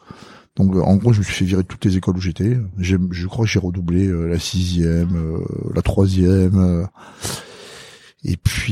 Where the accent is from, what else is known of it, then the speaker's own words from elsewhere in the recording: Madagascar; born there; Alors moi, je suis né à Madagascar. Parce que mon papa et ma maman, ils vivaient à Madagascar.